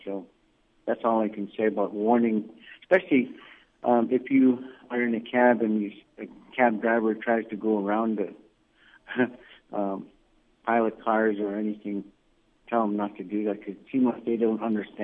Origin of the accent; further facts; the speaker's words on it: Bethel, Alaska, United States; the new officers who are coming on here in Bethel. My hometown, this is my hometown.